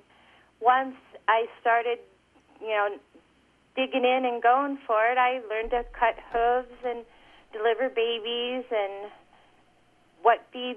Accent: Omaha, Nebraska, United States; I grew up in Omaha, Nebraska. I was a city girl.

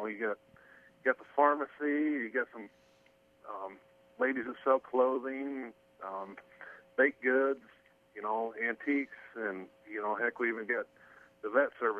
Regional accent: Audubon, Iowa, United States; Well, I was actually born and raised in Audubon.

